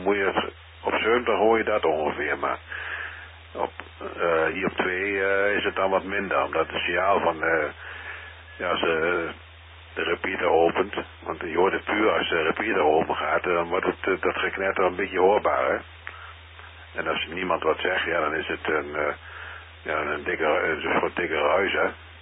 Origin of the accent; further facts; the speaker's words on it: Zwolle, Overijssel, Netherlands; Ik kom natuurlijk uit Zwolle.